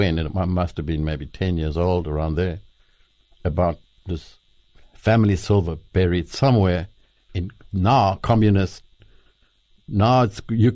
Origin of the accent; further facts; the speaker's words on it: Paarl, Western Cape, South Africa; born there; and then I was born in Paarl in South Africa.